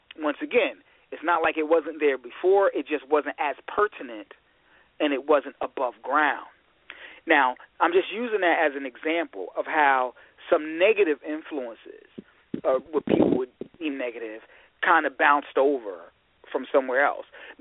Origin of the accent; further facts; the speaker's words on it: Michigan, United States; I'm your host from Michigan